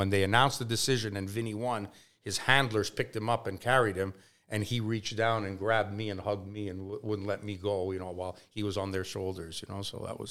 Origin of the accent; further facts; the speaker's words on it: Quebec, Canada; as a little kid growing up outside of Montreal, you know, in a little town of 5,000 people